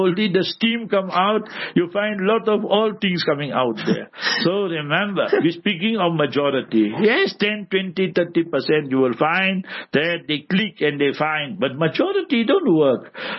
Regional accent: Pakistan; now in South Africa; 30, 40 years ago, I came to South Africa. I am South Africa now, but I came from Pakistan, end of 18 November I came.

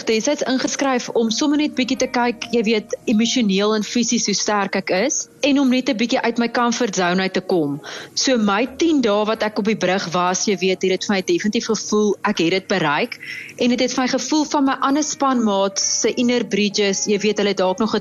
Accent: Bloemfontein, Free State, South Africa; ek is al 10 jaar in die Karoo en ek moet sê, ek kom van Bloemfontein af en my ouers is nou nog in Bloem, so ek verlang maar partykeer die stadsliggie

